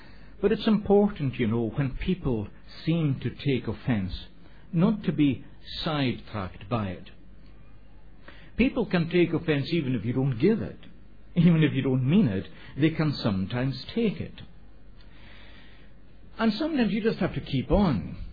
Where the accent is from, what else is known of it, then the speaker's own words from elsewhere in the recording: Scotland, United Kingdom; first language Scottish Gaelic; English is a second language; that export from Scotland, whiskey, which comes actually from the Gaelic language, which I speak as my first language